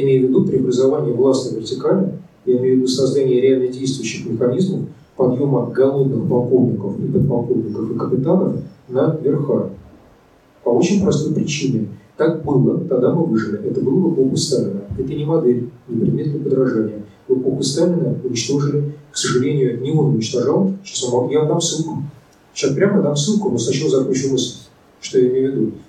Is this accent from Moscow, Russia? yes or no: yes; Moscow, Russia; Я москвич 3-4 поколения, но с одной стороны 3, с другой стороны 4. здесь выросшие